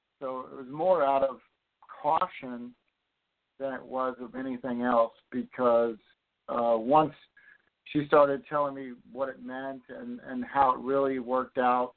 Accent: Ireland; And being Irish myself, it was interesting because some of them tied into my Irish heritage.

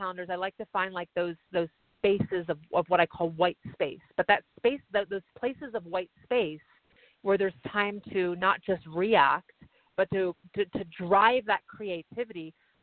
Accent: New York City, New York, United States; also born or lived in Boston / Philadelphia; now in Los Angeles, United States; I grew up in the East Coast, and I was born in New York City, I went to school in Boston, I lived in Philadelphia

